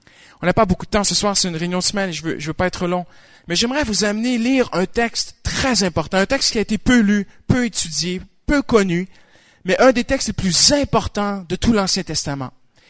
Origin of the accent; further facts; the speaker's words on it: Canada; ce qu'on appelle chez nous au Canada le discours du trône.